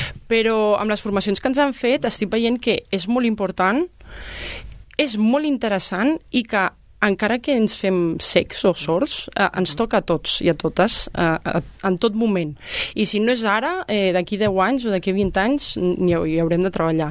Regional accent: El Vendrell, Catalonia, Spain; vinc de molt lluny, vinc del Vendrell

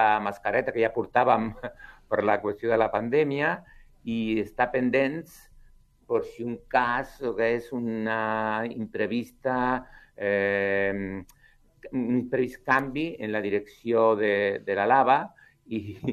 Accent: Tazacorte, Canary Islands, Spain; moved away; also born or lived in Sabadell; Jo sóc de Tazacorte. Sóc nascut a Tazacorte, passa que vaig anar a Sabadell, a Casablanca, durant més de 40 anys i ara estic jubilat i bueno, passo temporades a Sabadell i temporades aquí a Tazacorte.

